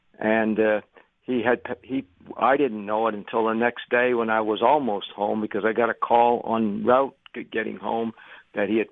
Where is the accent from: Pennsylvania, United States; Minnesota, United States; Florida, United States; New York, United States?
Pennsylvania, United States; Philadelphia; I saw a lot of players growing up in the Philadelphia area.